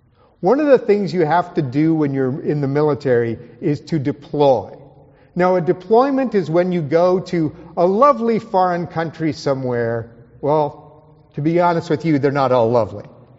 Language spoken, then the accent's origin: English; Libby, Montana, United States; also born or lived in New Jersey / New York; I'm originally from Libby, Montana, a very small town in the northwest corner of a very big state with not very many people in it, so I'm not used to driving on California highways. Although I've lived in New Jersey and New York and traveled in London and many places like